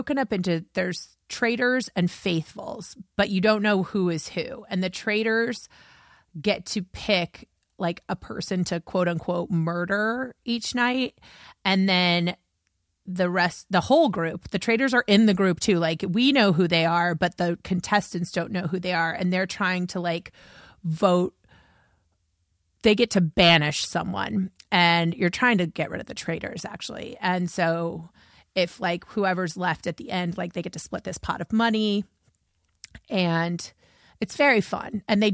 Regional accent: Indianapolis, Indiana, United States; But I am from Indianapolis, so I know the Lyndike family.

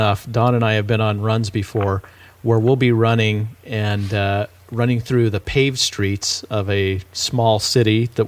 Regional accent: Wyoming, United States; because I grew up in Wyoming where there's not a lot of people and there's a lot of outdoors.

